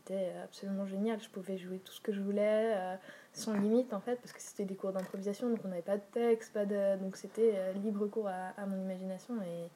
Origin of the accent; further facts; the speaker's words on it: Switzerland; je suis une Suisse un peu ratée, je suis désolée.